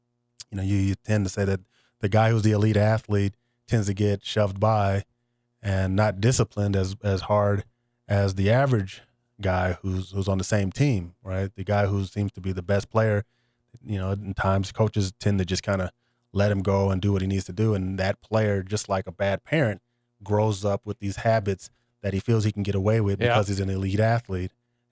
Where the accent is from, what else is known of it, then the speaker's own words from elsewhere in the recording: Los Angeles, California, United States; I was from Los Angeles, so I pretty much knew.